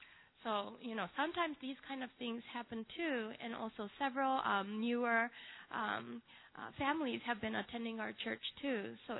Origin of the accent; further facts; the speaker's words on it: Japan; I grew up in Japan under Baptism and Missions National Missionaries Joe and Noni Mita.